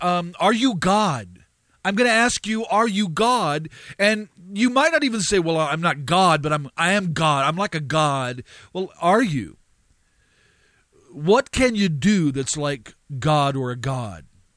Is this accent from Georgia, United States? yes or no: no; California, United States; I'm looking at him as a Californian